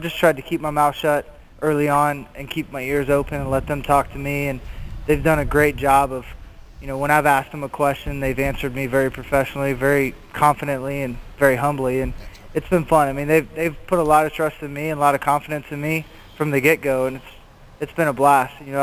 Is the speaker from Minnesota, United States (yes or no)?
no; Tennessee, United States; now in Pittsburgh, United States; No, I grew up in Tennessee, so I hadn't heard a lot about Pittsburgh